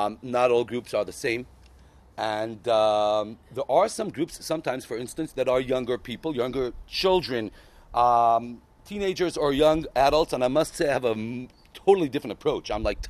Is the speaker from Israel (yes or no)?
yes; Israel; I was born here in Israel, and soon I'll relate to that as well, because it adds a lot to be born here and raised here my entire life.